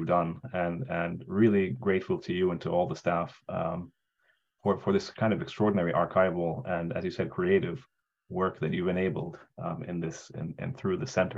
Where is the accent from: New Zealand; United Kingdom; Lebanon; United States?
Lebanon; I grew up in Lebanon during the war and the civil war in Lebanon.